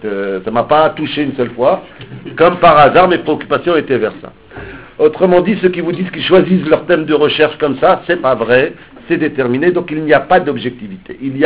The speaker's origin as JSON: {"language": "French", "town": "Roubaix", "region": "Hauts-de-France", "country": "France", "tie": "born or raised there", "said": "Moi, je viens d'une ville ouvrière qui s'appelle Roubaix. J'ai grandi à Roubaix"}